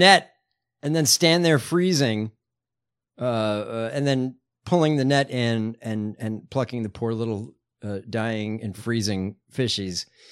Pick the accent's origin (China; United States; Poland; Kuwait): United States; Midwest; And I grew up in the Midwest, so tornadoes were like, you know, we had a few tornado warnings at least.